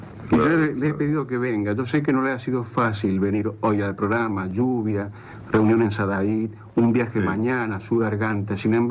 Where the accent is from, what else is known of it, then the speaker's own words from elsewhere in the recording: Santa Fe, Argentina; now in Buenos Aires, Argentina; Yo también soy provinciano, le aclaro, por eso percibo quizás su emoción. Yo sí, me vine de Santa Fe